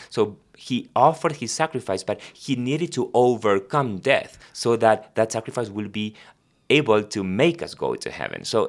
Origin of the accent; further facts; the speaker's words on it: Argentina; born there; first language Spanish; English is a second language; I was born in Argentina, so my first language is Spanish.